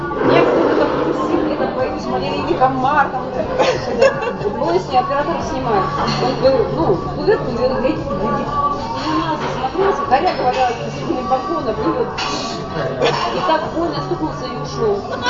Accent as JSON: {"language": "Russian", "region": "Siberia", "country": "Russia", "said": "я с Сибири родом, меня никогда не кусал клещ."}